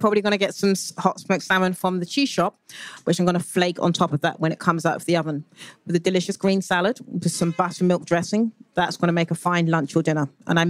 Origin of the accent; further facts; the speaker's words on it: United Kingdom; moved away; I'm watching the rise of Borough Market as a Brit living, watching from the outside in, has been quite remarkable.